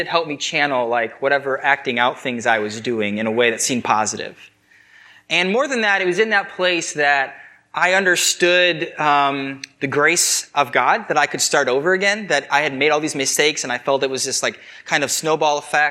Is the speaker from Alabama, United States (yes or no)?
no; Elgin, Illinois, United States; So I grew up in Elgin, Illinois, which is right outside Chicago. It's a suburb.